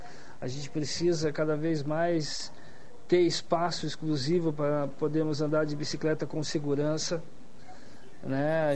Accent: Curitiba, Paraná, Brazil; born there; also born or lived in São Paulo / Rio de Janeiro / Brasília / Belo Horizonte; E hoje tenho raízes em Curitiba, eu nasci aqui em Curitiba, mas já morei em vários estados onde a bicicleta, para mim, era o meu veículo, né? Não só São Paulo, Rio de Janeiro, Brasília, Belo Horizonte.

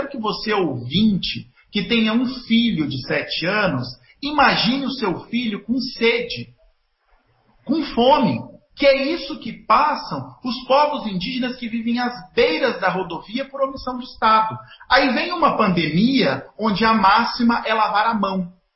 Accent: Brazil; enquanto nós, brasileiros, não compreendermos que nós temos a saída para boa parte dos problemas ambientais

